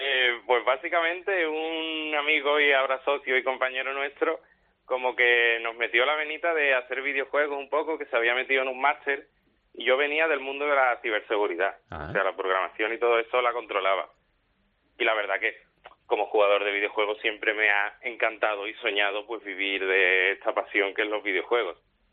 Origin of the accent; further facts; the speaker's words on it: Seville, Andalusia, Spain; pero somos de Sevilla